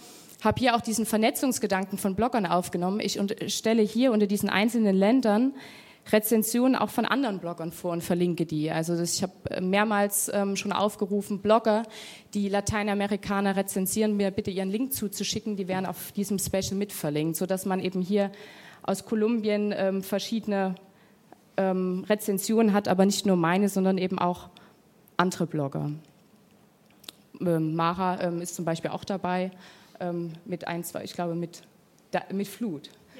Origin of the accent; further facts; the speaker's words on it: Leipzig, Saxony, Germany; Ich bin gebürtige Leipzigerin, wohne aber seit Jahren im Rhein-Main-Gebiet